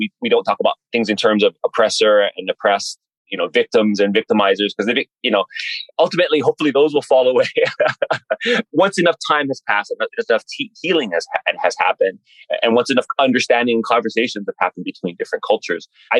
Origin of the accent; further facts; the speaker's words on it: Hawaii, United States; As a Hawaiian, for example, I can now share my culture in all kinds of new ways.